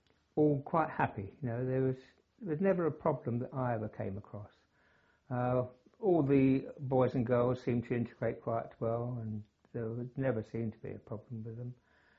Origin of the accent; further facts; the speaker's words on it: London, United Kingdom; born there; I was born in London, 19th of October, 1923.